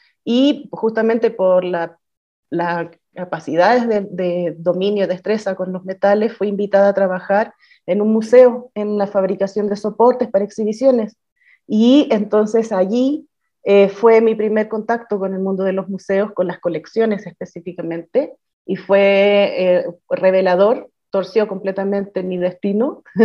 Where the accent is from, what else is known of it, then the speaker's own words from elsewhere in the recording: Chile; now in Mexico; Soy chilena, pero estoy viviendo en México.